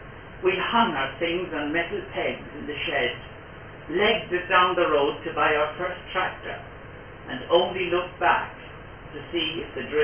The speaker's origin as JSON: {"language": "English", "town": "Caledon", "region": "Northern Ireland", "country": "United Kingdom", "said": "because I come from Caledon, the birthplace of Anthony Rafferty."}